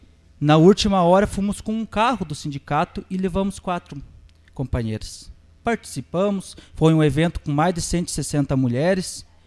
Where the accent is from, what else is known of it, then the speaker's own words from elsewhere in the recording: Boa Ventura, Brazil; E quando a gente chega numa dessas cidades, eles perguntam de onde que vocês são. Somos de Boa Ventura.